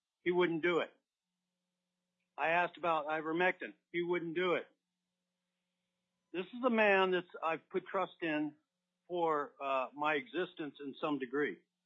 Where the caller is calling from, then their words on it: Hawaii, United States; I'm a 56-year Alaska resident. I live and reside normally in Kenai, Alaska. I'm calling you from the Paradise Islands of Hawaii.